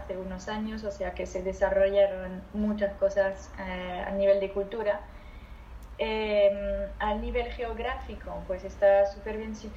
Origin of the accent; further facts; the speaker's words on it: Lille, Hauts-de-France, France; Yo soy de Lille, al norte.